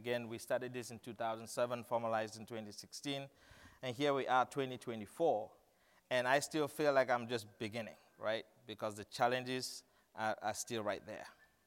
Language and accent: English; Buffalo, Minnesota, United States; I come from Buffalo, Minnesota, and I have 5 beautiful kids, my beautiful wife, Janet, 4 boys, and my princess there in the middle.